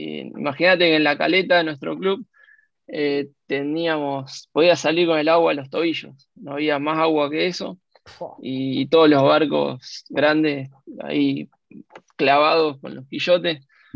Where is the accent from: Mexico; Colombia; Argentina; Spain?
Argentina; Rosario, Santa Fe; Yo soy rosarino, nací en Rosario. Navegué siempre acá. Mis primeros pasos fueron en Rosario.